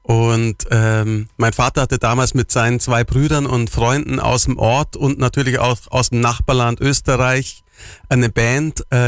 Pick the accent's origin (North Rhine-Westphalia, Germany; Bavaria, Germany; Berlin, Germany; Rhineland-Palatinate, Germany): Bavaria, Germany; Ich bin Allgäuer, hast ja gesagt, und bin viel in meinem Van unterwegs.